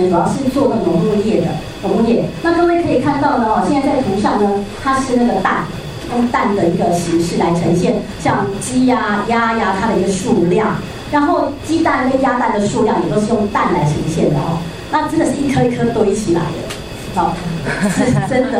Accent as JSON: {"language": "Chinese", "region": "Tainan", "country": "Taiwan", "said": "首先呢跟各位介绍一下我个人是来自于台南县信义市。"}